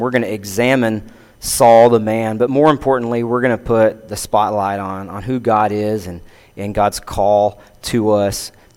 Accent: Texas, United States; I grew up in Coke County when it was dry, and there were a lot of those times where people are leaving, going to San Angelo or Water Valley

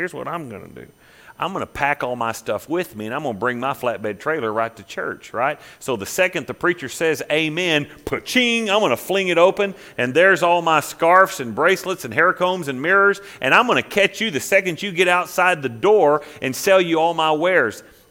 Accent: Canton, Texas, United States; when I grew up in Canton pretty much, at the flea market.

